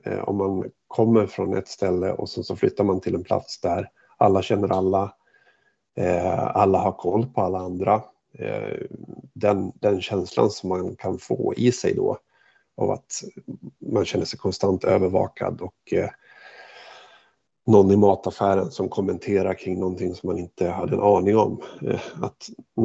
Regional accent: Hofors, Gävleborg County, Sweden; Det kommer sig av att jag var hemma i Hofors och besökte mina föräldrar.

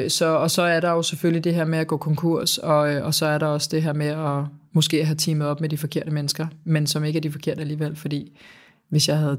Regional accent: Greve, Zealand, Denmark; jeg kommer fra Greve

